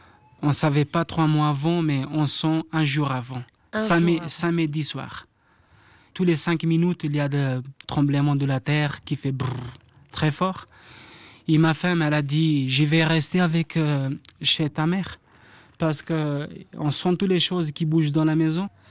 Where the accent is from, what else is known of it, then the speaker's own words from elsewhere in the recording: Chã das Caldeiras, Fogo, Cape Verde; French is a second language; Je suis né ici à Chandas Calderas. J'ai grandi ici. J'habite là.